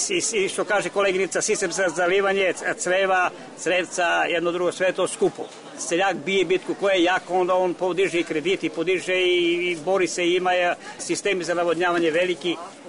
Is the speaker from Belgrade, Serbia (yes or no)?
no; Leskovac, Jablanica District, Serbia; Ja sam iz Leskovac